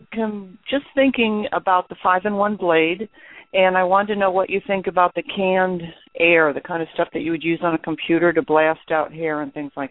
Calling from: Florida, United States; I am in Florida.

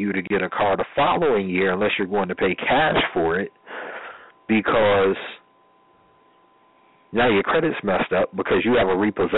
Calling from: Las Vegas, Nevada, United States; I'm in Vegas.

